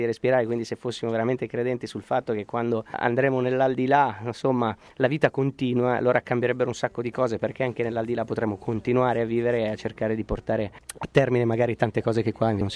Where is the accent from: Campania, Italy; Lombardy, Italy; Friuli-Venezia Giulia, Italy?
Lombardy, Italy; accent: Milanese; Sono di origini campane calabresi, sono un uomo del sud nonostante ho l'accento milanese.